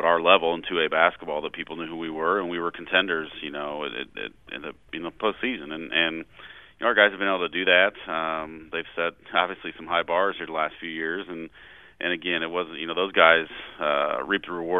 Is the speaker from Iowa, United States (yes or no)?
no; Peoria, Illinois, United States; growing up, I grew up in Peoria. Peoria is a huge basketball town, and it's in Peoria, everybody played.